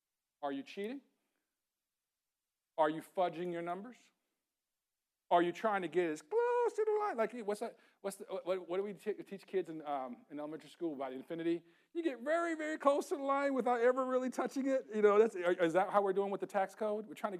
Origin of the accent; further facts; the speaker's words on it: Germany; Well, I grew up in Germany.